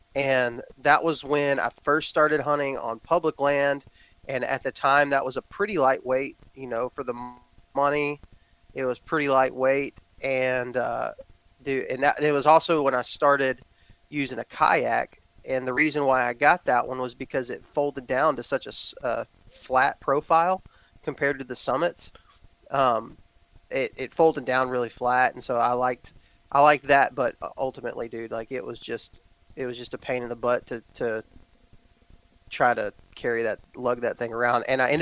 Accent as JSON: {"language": "English", "region": "Texas", "country": "United States", "tie": "born or raised there", "said": "I was raised in Texas, and so in Texas the hunting scenario is just so much different."}